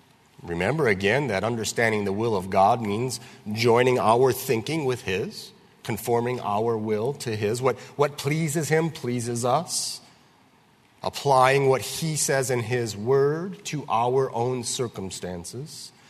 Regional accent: Wisconsin, United States; like where I grew up in Wisconsin, I lived along the St. Croix River

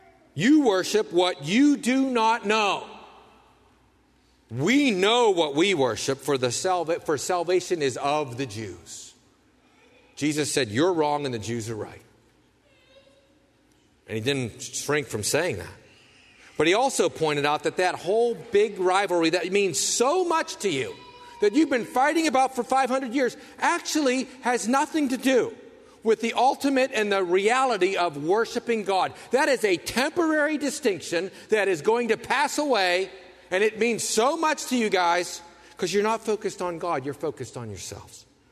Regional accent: Pennsylvania, United States; I was born in Western PA, lived in Western PA all my life.

